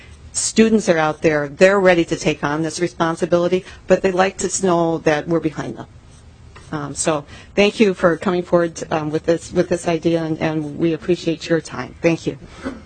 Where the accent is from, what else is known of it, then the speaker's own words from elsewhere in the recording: Minnesota, United States; this is my hometown, and it's forever changed, and it's forever changed for the better. And that's just Minnesota in the future